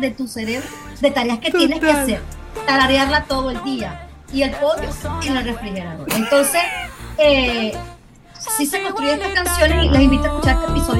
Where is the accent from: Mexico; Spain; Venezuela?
Venezuela; Yo como mujer latina venezolana, I love chisme